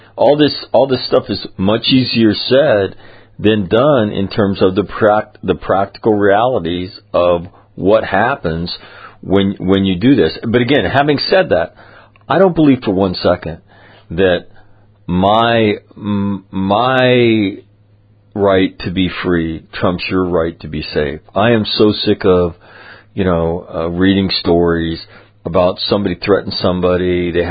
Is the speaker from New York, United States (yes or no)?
no; Sacramento, California, United States; I'm from Sacramento.